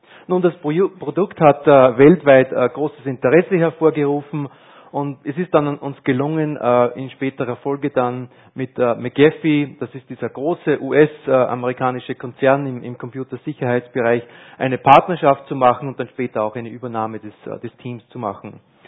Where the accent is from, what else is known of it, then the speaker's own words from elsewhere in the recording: Upper Austria, Austria; Ich bin gebürtiger Oberösterreicher, im Bezirk Christkirchen in Feuerbach in die Schule gegangen, auch in die Grundschule gegangen